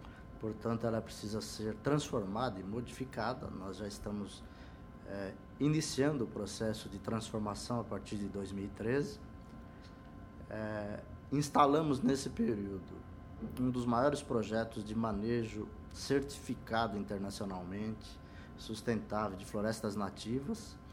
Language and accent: Portuguese; Birigui, São Paulo, Brazil; Eu sou de interior de São Paulo, cidade chamada Birigui. É uma cidade pequena, de 100 mil habitantes, que tem como principal atividade calçado infantil, uma das grandes cidades de produção de calçado infantil no Brasil.